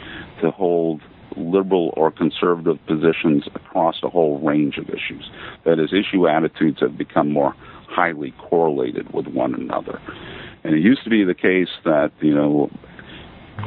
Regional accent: Maine, United States; now in Buffalo, United States; I'm originally from Maine. I went to Bowdoin College and Syracuse University for my graduate work

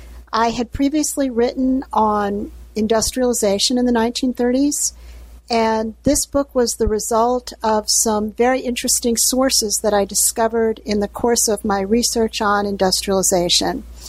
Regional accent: New York City, New York, United States; born there; Well, I'm 57 years old, and I was born in New York City.

